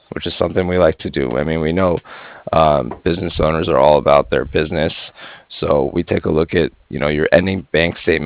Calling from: Cardiff, Wales, United Kingdom; I was calling from Cardiff

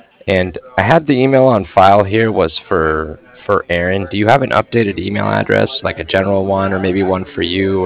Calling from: Cardiff, Wales, United Kingdom; as in mother at the end. And I'm calling from Cardiff.

